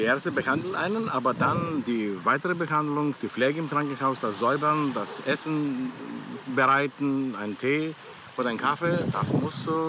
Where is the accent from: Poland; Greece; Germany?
Greece; Also ich bedanke mich auf jeden Fall als Grieche